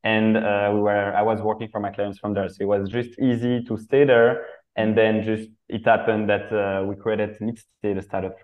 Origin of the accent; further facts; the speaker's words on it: Belgium; also born or lived in San Francisco, United States; I'm coming from Belgium initially.